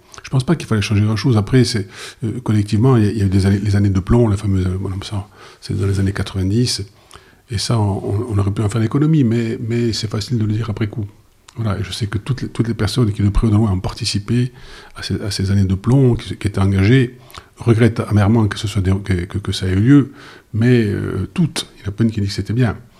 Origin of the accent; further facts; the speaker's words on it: Bastia, Corsica, France; moi mes tripes et mon cœur sont bien sûr à Bastia, bien sûr au village